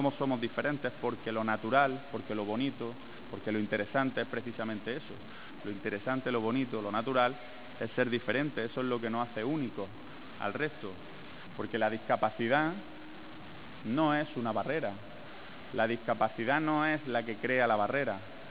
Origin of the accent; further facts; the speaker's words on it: Andalusia, Spain; todos somos almerienses